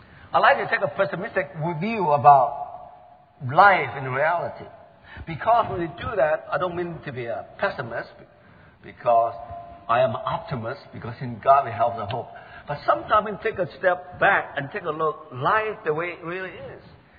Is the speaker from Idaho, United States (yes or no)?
yes; Idaho, United States; also born or lived in Bay Area; now in Houston, United States; Or, as I often complain, the heat of Houston since I moved from the Bay Area. Sometime I wish I moved back to the place I grew up, Idaho, where it's nice and cool in the summer.